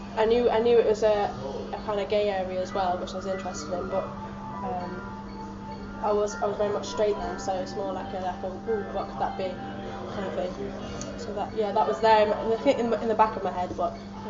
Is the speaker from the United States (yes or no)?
no; Doncaster, Yorkshire and the Humber, United Kingdom; now in Brighton, United Kingdom; I'm from Doncaster, it's miles north of Sheffield